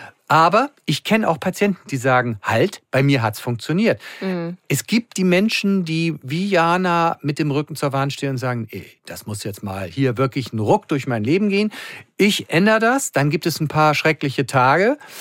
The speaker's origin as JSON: {"language": "German", "region": "Hamburg", "country": "Germany", "said": "Ich bin ja Hamburger hier und ich bin ja täglich in Hamburg insofern."}